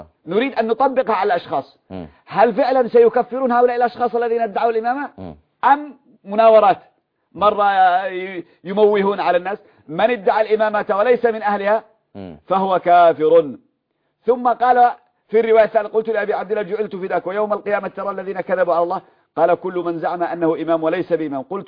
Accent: Yemen; عندنا في اليمن

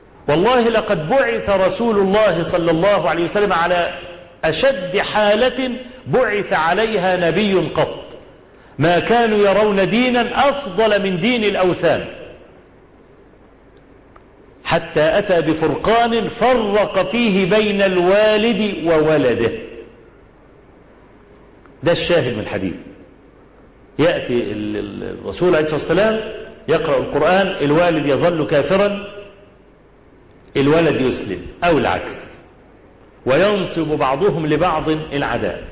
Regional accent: Egypt; عندنا في مصر

